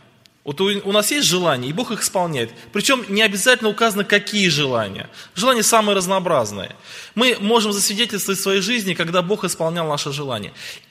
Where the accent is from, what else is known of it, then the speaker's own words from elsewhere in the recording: Krasnodar Krai, Russia; я из Краснодарского края, из России.